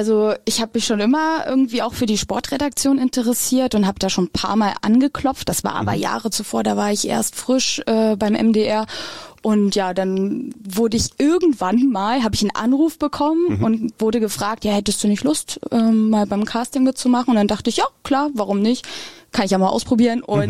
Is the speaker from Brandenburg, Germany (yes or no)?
yes; Brandenburg, Germany; Und ich komme aus dem Spreewald